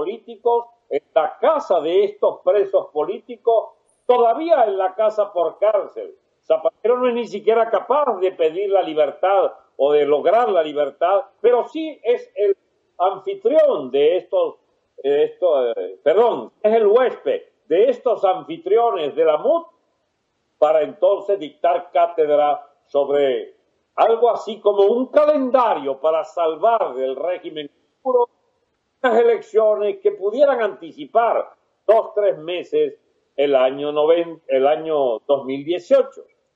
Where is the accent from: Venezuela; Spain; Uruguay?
Venezuela; Carabobo; el lecho de los ríos de una zona cercana a mi pueblito donde descubrieron cantidades ínfimas de oro